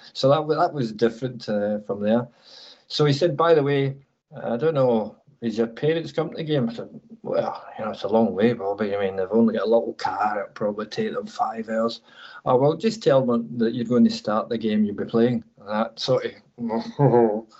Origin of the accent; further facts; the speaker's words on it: Scotland, United Kingdom; accent: Scottish; Now I've lost my Scottish accent, being a stiff-up boy.